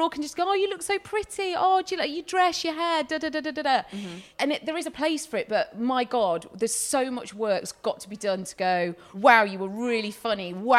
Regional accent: United Kingdom; especially if we're very British. We don't know what to do.

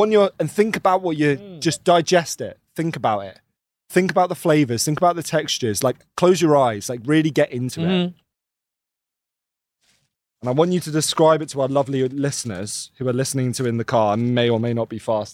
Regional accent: United Kingdom; I'm a Brit.

